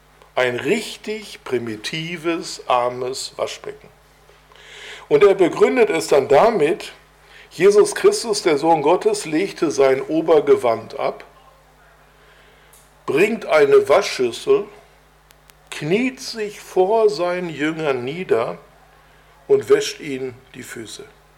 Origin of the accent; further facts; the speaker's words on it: Bochum, North Rhine-Westphalia, Germany; Als gebürtiger Bochumer aus Nordrhein-Westfalen kenne ich selbstverständlich das Stadtwappen von Bochum.